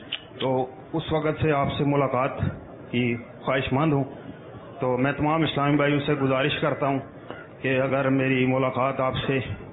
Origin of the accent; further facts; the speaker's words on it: Murree, Punjab, Pakistan; میں اسلام آباد وزارت خارجہ میں ملازمت کرتا ہوں. باپا جان بیسکلی میرا تعلق مری سے ہے, صابری کابینہ سے.